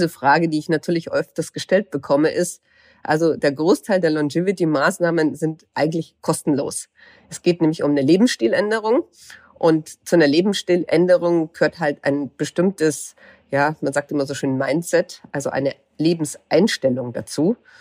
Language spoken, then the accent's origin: German; Munich, Bavaria, Germany; ich bin Münchnerin, ich bin deutschsprachig